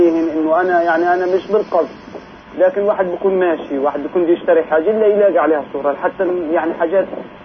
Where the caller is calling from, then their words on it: Khan Yunis, Gaza Strip, Palestine; من خان يونس.